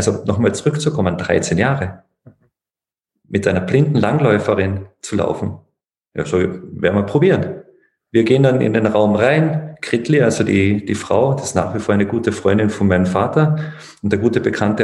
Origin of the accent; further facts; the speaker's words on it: Carinthia, Austria; ich bin ein Kärntner. Ich denke, dass die Leute, die sich in Österreich auskennen, die hören das ein bisschen, südlicher Teil von Österreich.